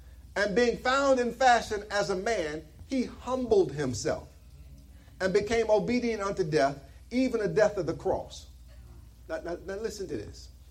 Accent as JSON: {"language": "English", "town": "Detroit", "region": "Michigan", "country": "United States", "said": "Well, you know, because I'm from Michigan myself, you know, so to be, yeah, I'm from Detroit."}